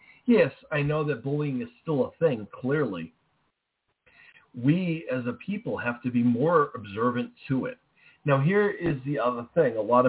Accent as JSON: {"language": "English", "region": "New England", "country": "United States", "said": "I'm from the New England area, and Utah is about probably the middle to the end of my country."}